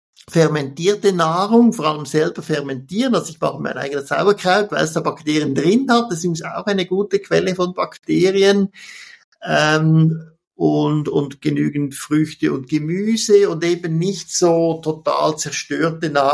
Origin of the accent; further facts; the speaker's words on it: Switzerland; was als Schweizer schwer zu verstehen ist